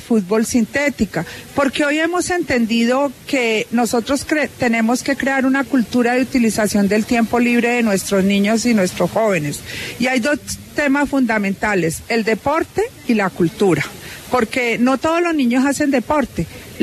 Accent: Valle del Cauca, Colombia; en lo que somos los vallecaucanos amantes del deporte

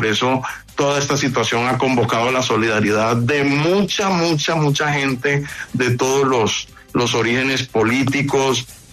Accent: Cauca, Colombia; especialmente en el departamento del Cauca, de donde soy oriundo.

